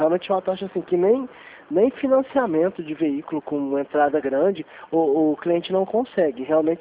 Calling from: Franca, São Paulo, Brazil; Aqui de Franca.

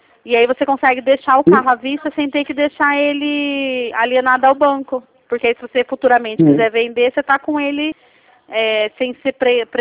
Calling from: Campinas, São Paulo, Brazil; Eu falo de Campinas, São Paulo.

